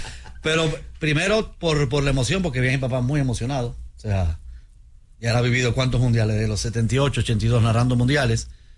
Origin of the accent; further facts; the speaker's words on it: Dominican Republic; yo soy dominicano, tengo el pasaporte argentino